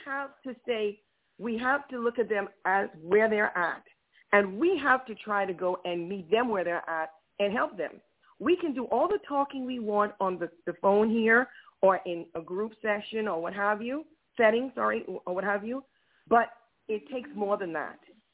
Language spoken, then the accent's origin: English; Bahamas; I'm from the Bahamas originally